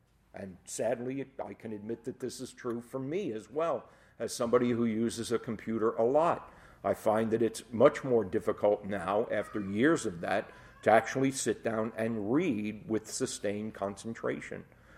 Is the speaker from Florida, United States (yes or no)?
no; New York City, New York, United States; I grew up in the Bronx, not far from the 4 train, which in the Bronx is an elevated train.